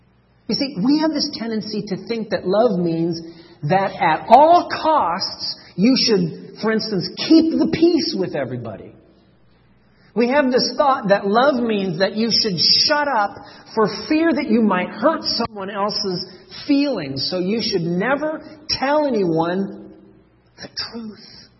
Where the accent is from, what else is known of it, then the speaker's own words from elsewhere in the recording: Berkeley, California, United States; I was born in Berkeley and raised right next to Berkeley my whole life.